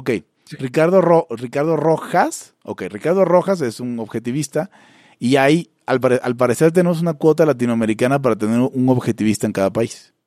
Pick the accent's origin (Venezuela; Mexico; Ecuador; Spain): Venezuela; Zulia; Yo fui a dar a una organización separatista, bueno, autonomista, en el Zulia, de donde soy yo.